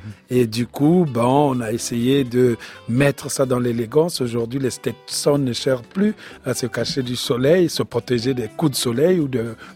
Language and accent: French; Republic of the Congo; je viens du Congo-Brazzaville